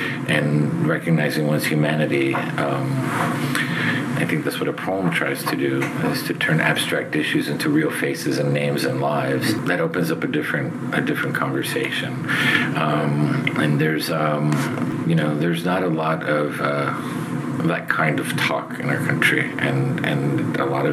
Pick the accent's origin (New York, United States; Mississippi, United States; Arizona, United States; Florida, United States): Florida, United States; Miami; I grew up in Miami, so Orlando is my backyard, and I've been to Orlando been to Disney World about 79 times.